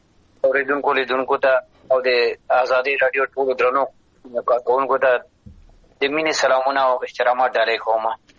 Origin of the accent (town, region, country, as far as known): Afghanistan